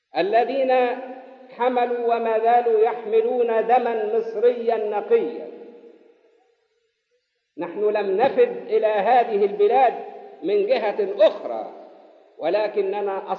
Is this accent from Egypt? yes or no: yes; Egypt; وأنا أعتز بهذا كمصري قبطي،